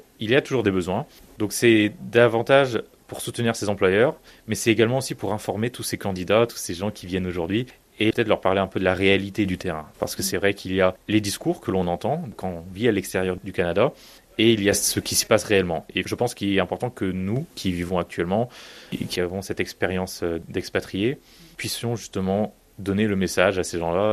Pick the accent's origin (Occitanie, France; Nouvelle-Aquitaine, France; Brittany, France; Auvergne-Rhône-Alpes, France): Brittany, France; Moi, je suis de Bretagne à la base, donc c'est sûr que je ne reviendrai pas à Paris.